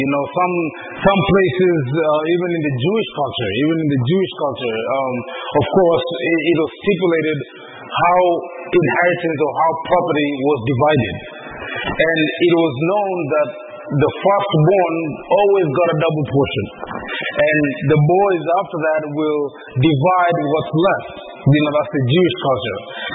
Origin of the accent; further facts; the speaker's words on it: Kenya; also born or lived in United States; growing up in Kenya and then coming to the U.S. and then going back to Kenya has kind of given me a privilege of understanding two cultures